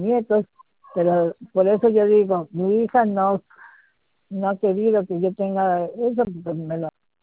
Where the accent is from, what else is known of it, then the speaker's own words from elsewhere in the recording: Peru; porque yo vivo en Perú, yo, o sea, yo soy peruana, yo vivo